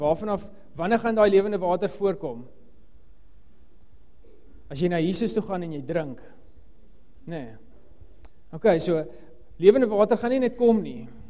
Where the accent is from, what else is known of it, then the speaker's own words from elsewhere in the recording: Tulbagh, Western Cape, South Africa; En ek is 'n Bolander, ek het in Tulbagh groot geraak, wat die ander kant is.